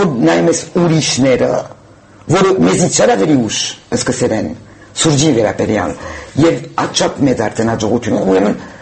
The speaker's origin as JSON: {"language": "Armenian", "country": "France", "said": "ես ֆրանսահայ եմ"}